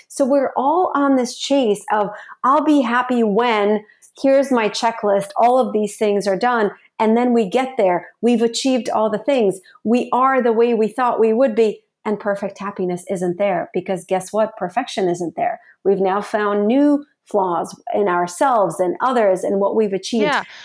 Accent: United States; this gift that my parents gave me of growing up in America and being able to build my life here.

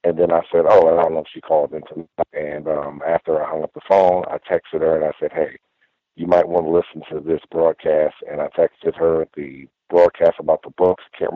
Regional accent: New York City, New York, United States; a lot of black males that I know growing up in New York City and just in a lot of different urban areas

